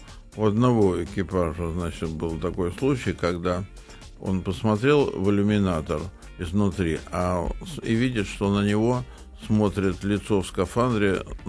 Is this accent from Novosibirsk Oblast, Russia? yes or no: no; Leningrad, Saint Petersburg, Russia; ну, я из Ленинграда, мама меня воспитывала, ну, старалась сделать из меня интеллигентного человека.